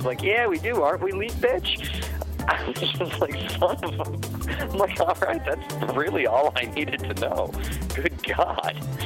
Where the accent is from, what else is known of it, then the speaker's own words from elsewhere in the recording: United States; actually, I don't have one. I'm from the United States.